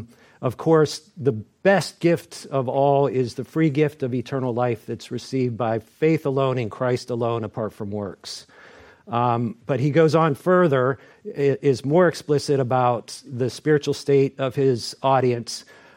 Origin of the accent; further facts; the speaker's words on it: Youngstown, Ohio, United States; I'm from Youngstown, Ohio